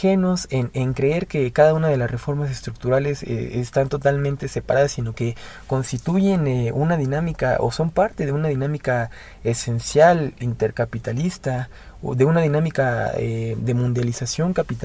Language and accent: Spanish; Mexico; vivimos nosotros como mexicanos asalariados, que vivimos como mexicanos precariados.